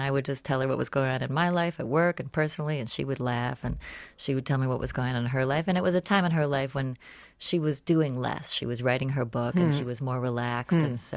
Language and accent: English; New York, United States; And I think because I grew up in New York, we were aware of what my grandmother's job was and later my uncle's, and proud of her.